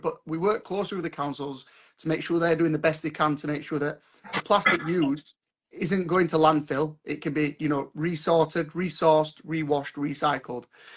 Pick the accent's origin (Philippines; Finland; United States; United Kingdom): United Kingdom; Huddersfield, Yorkshire and the Humber; So I'm from Huddersfield.